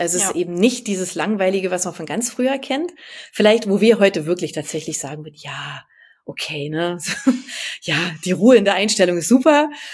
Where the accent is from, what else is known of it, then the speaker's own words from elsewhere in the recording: Berlin, Germany; aus meiner Heimat